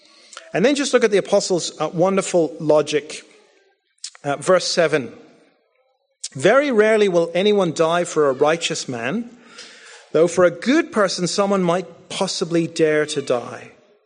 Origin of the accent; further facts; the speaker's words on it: Northern Ireland, United Kingdom; As I said, I grew up in Northern Ireland